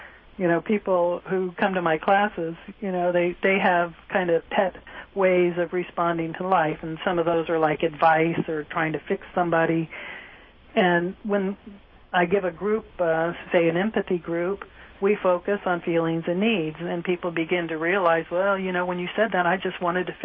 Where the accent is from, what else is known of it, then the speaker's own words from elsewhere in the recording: United States; as an American, especially in a psychiatric hospital